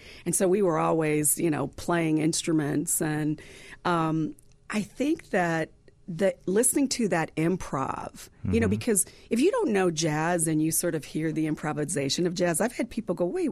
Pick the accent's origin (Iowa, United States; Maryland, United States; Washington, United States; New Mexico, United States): Iowa, United States; growing up in Iowa, where I didn't even know that I was black until I was 8.